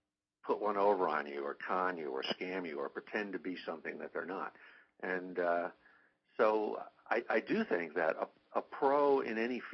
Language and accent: English; New York City, New York, United States; I wound up back in New York City, which is my hometown.